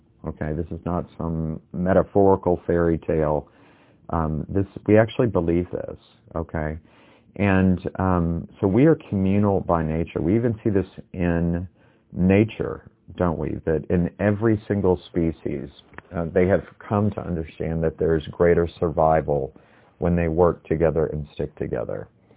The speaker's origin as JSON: {"language": "English", "town": "Memphis", "region": "Tennessee", "country": "United States", "tie": "born or raised there", "said": "but growing up in Memphis, I'm not a massive barbecue fan."}